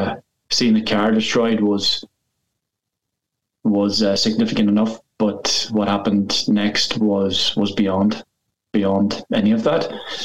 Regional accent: Ulster, Ireland; I started college in Derry. I'm from Donegal originally.

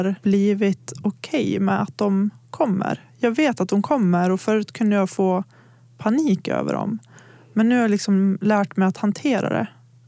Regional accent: Gagnef, Dalarna County, Sweden; Alltså om jag har varit hemma i Gagnef eller i Borlänge och så här

